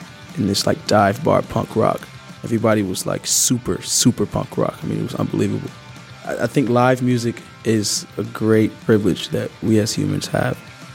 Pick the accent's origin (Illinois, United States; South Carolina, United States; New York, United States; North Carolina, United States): North Carolina, United States; Charlotte; from Charlotte, North Carolina. I play the piano. My music does convey that I'm from the South.